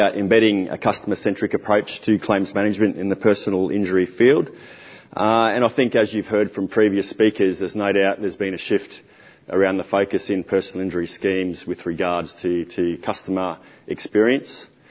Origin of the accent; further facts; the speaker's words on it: Queensland, Australia; I'm back in my home state in Queensland.